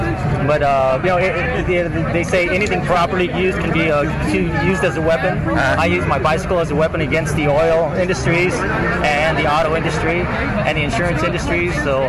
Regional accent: Los Angeles, California, United States; Yeah, I'm from Los Angeles.

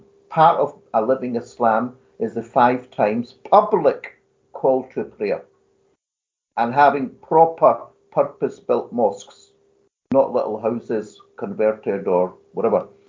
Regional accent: United Kingdom; when they quiz me about my origins, I say I'm British, but they see my Pakistani identity.

